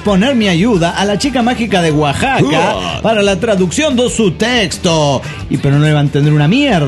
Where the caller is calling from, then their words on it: La Paz, Bolivia; de La Paz, Bolivia.